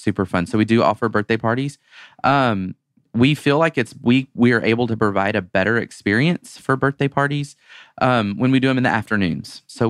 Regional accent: Texas, United States; I'm from Texas, by the way, guys, just FYI.

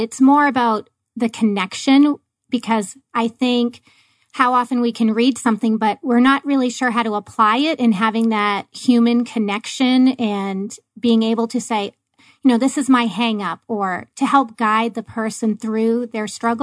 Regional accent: Maine, United States; moved away as an adult; now in Phoenix, United States; So I have been in Phoenix almost 16 years. I grew up in Maine, so far, far away, and being a flight attendant brought me here.

